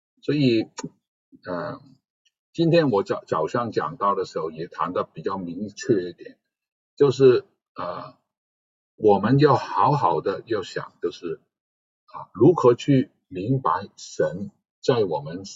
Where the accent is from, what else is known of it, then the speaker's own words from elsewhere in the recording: United States; 我们美国人读圣经的时候感受也不同，